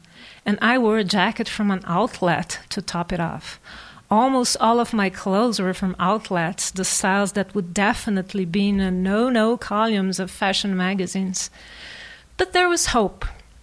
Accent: Rio de Janeiro, Brazil; English is a second language; now in Colorado, United States; And the first impressions that I'm from Rio and I came to live in Colorado, so I had not the same experience

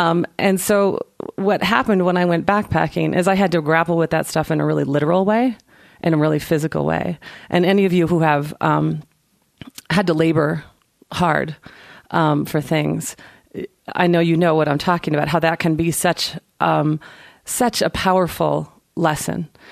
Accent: United States; because I'm such an American.

